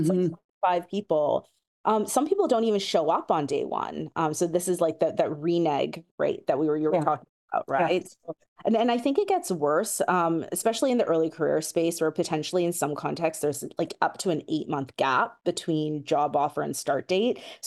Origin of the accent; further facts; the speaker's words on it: Vancouver, British Columbia, Canada; I'm of Indian origin, but I was born and raised in Vancouver. And for me, it was, how can I just be Canadian?